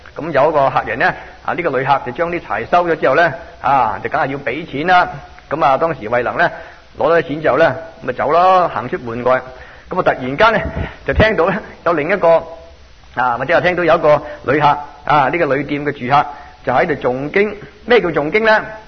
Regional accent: Guangdong, China; 所以变成我们作为广东人呢

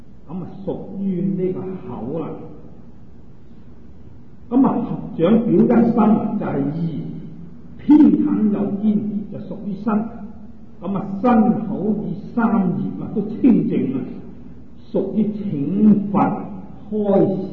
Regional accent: China; 就系我哋中国几千年前啦，我哋中国人都系着呢啲衣服噶，都系一样噶。

